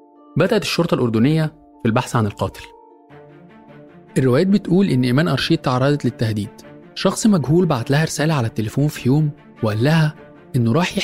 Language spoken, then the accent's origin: Arabic; Egypt; وكان بيتوارد في الإعلام عندنا في مصر